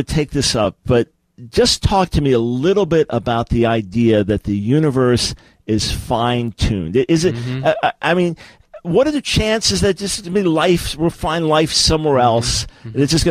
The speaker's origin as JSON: {"language": "English", "region": "New York", "country": "United States", "said": "Look, I'm prejudiced. I'm from New York."}